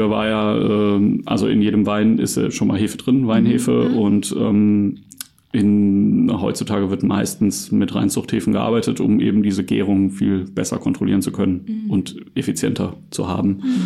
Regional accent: Zell, Rhineland-Palatinate, Germany; Ich bin Städter, ich komme aus Zell.

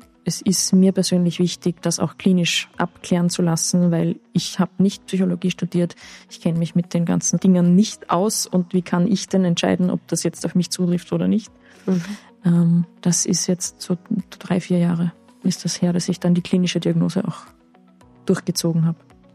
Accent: Austria; weil offensichtlich das Angebot für Erwachsene relativ rar gesät ist bei uns in Österreich.

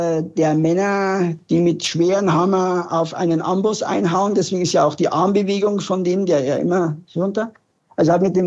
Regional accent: Regensburg, Bavaria, Germany; ich liebe natürlich auch meine Heimatstadt. Viele, die Ringsburg mal besucht haben, sagen, hey, das ist echt eine tolle Stadt.

